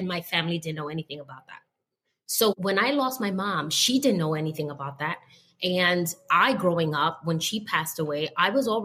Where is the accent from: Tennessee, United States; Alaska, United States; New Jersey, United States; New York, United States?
New York, United States; Bronx; also born or lived in Manhattan; especially with being from the South Bronx. And then I had a chance in high school to get accepted to a school in Manhattan. And so I was traveling from the South Bronx to Manhattan.